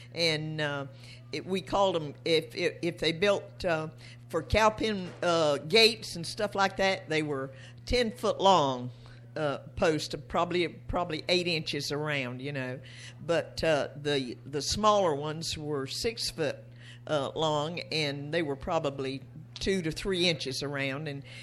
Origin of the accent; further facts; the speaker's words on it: Indiantown, Florida, United States; we come back home to Indiantown. I was born and raised in Indiantown. I was born there November 23rd, 1929.